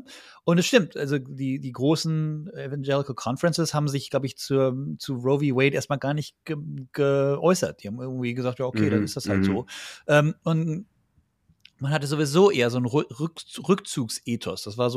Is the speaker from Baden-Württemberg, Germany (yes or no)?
yes; Baden-Württemberg, Germany; Ich komme aus Baden-Württemberg, das hatten wir da schon.